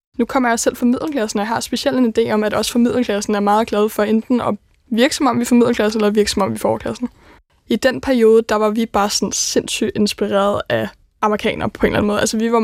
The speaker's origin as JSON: {"language": "Danish", "region": "Capital Region of Denmark", "country": "Denmark", "said": "Nu er jeg jo selv fra Vestegnen"}